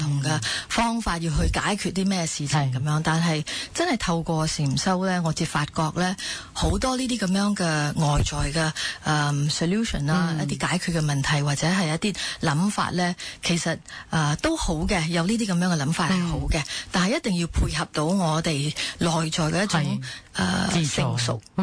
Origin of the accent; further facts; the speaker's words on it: Singapore; Cantonese is a second language; moved away as an adult; now in Hong Kong; 我其实唔係，不过我喺香港工作咗有差唔多八九年啦。我係新加坡人嚟㗎。